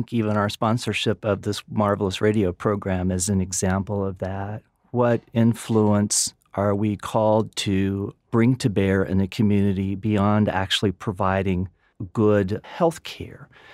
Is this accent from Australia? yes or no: no; Gainesville, Florida, United States; now in West Texas, United States; I was born in Gainesville, Florida, except for a few years when I was undergraduate at LSU in Baton Rouge. I've been a Floridian all my life.